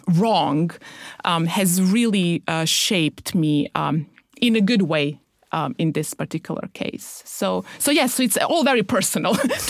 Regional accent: Germany; I lived there between 13 and 17, so critical years in a way. You know, my developmental critical years, I grew up in Germany as a refugee.

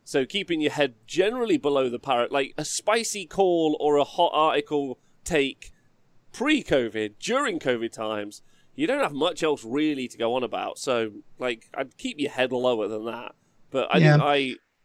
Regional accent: England, United Kingdom; Can I just tell you, as an Englishman, I want you to finish the point, but as an Englishman

